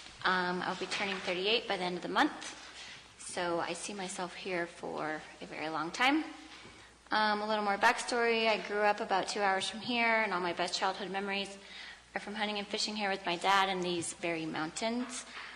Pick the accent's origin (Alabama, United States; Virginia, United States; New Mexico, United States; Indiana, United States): New Mexico, United States; also born or lived in Panama; I grew up in New Mexico.